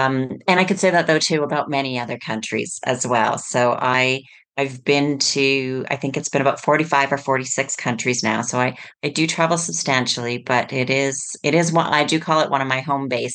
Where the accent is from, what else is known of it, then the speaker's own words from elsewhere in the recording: Canada; moved away as an adult; also born or lived in Costa Rica; now in Barcelona, Spain; I'm originally from Canada. Mm-hmm. And when I first left Canada, I actually moved to Costa Rica. And I spent about four or five years in Costa Rica, really enjoyed it, but, you know, it was time for a change, right. And ended up in Barcelona.